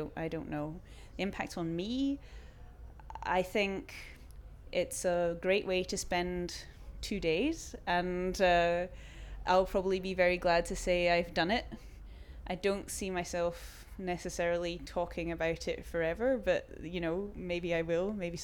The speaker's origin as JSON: {"language": "English", "town": "Edinburgh", "region": "Scotland", "country": "United Kingdom", "tie": "born there", "lives_now": "Belfast, United Kingdom", "said": "I'm 30 years old and I was born in Edinburgh but I live in Belfast."}